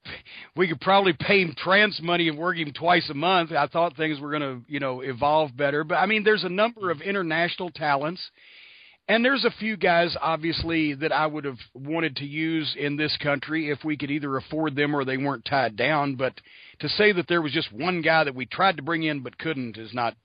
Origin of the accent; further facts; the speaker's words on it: Kentucky, United States; I'm from Kentucky, goddammit.